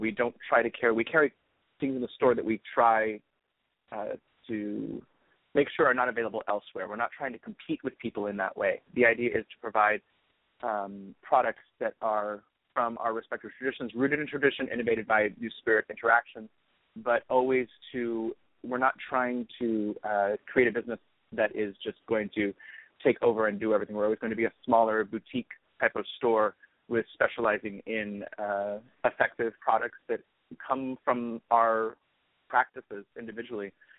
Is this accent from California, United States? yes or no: yes; Los Angeles, California, United States; So I grew up in Los Angeles. My mother's family is Mexican. My father's family is a lovely blend of Western European.